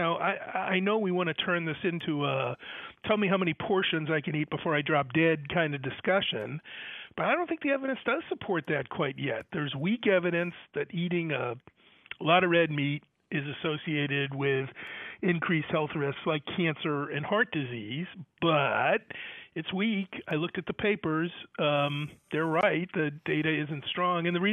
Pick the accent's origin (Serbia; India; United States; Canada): United States; Framingham, Massachusetts; When we grew up in Framingham, we knew 6 cheeseburgers a day.